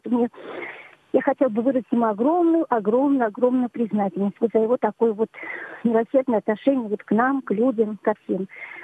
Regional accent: Malakhovka, Moscow Oblast, Russia; Я из Малаховки Московской области, из храма Петра и Павла.

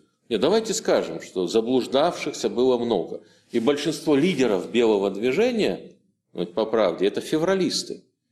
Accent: Siberia, Russia; now in Moscow, Russia; я из провинции ведь человек. Я тогда, это сейчас я москвич, а тогда я сибиряк

